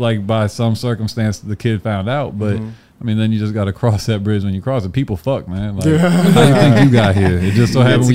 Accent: the South, United States; See, I'm not from the West Coast. I grew up down south.

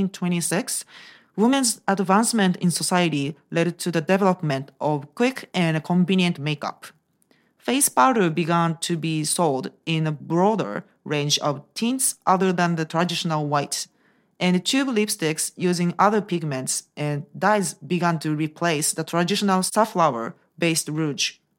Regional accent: Japan; I'm also from Japan, so I think if you live in Japan

